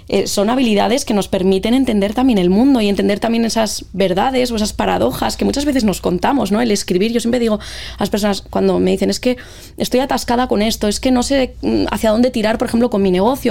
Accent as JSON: {"language": "Spanish", "region": "Basque Country", "country": "Spain", "said": "un mail completamente distinto a las marcas que estaban en el País Vasco, que es de donde vengo, ¿no?"}